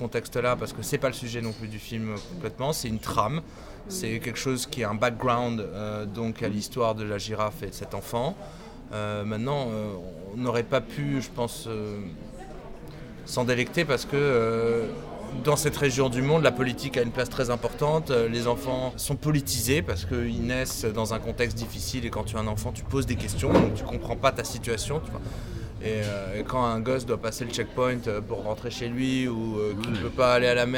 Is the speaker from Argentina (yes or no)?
no; France; on est français, on sait que in fine, c'est terrible à dire